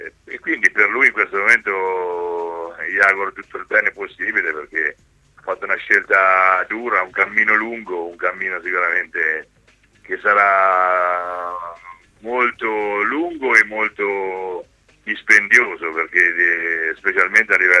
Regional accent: Perugia, Umbria, Italy; Io non sono d'Ancona, sono di Perugia

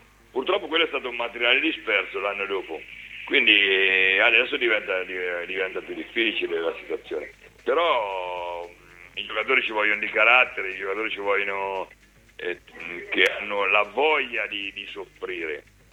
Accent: Perugia, Umbria, Italy; io sono di Perugia e quindi ti ho detto che sono riconoscente

